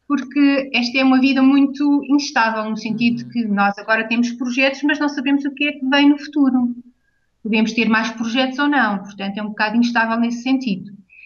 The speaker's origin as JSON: {"language": "Portuguese", "region": "Azores", "country": "Portugal", "lives_now": "Germany", "said": "É bastante frio no inverno, isso faz-me um bocadinho de confusão às vezes, sendo açoriana"}